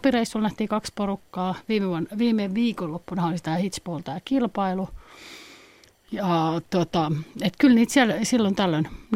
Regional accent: Nakkila, Satakunta, Finland; Kyllä, mä olin 13-vuotias. Mä olen Nakkilassa kotoisin, liftasin säännöllisesti Nakkilasta Poriin.

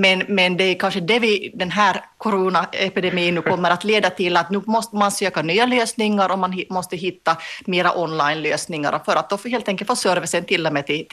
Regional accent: Molpe, Ostrobothnia, Finland; Och nu har jag då suttit här ute på landsbygden i min hemby Molpe i tre veckor.

